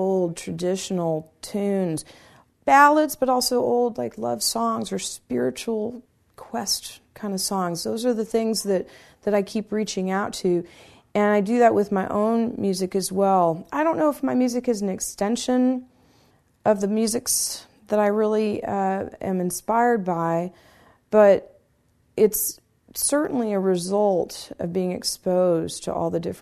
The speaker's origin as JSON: {"language": "English", "town": "Fayetteville", "region": "Arkansas", "country": "United States", "tie": "born or raised there", "said": "I grew up in Fayetteville, Arkansas. The reason that's important is it's in part of the Ozarks"}